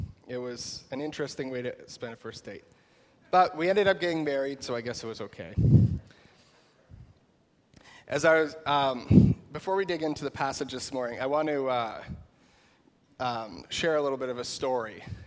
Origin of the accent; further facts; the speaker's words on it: Holstein, Ontario, Canada; I am from Acton, but originally I am from Holstein. So I spent from age 10 to age, whenever I got married, in Holstein, Ontario, on a farm on Southgate 14.